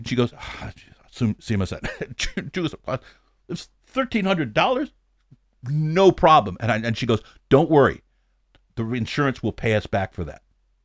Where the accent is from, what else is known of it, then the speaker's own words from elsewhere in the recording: United States; now in Japan; I'm from the States where, you know, if you have a 2-week hospital stay, you're feeling that in the pocketbook pretty hard.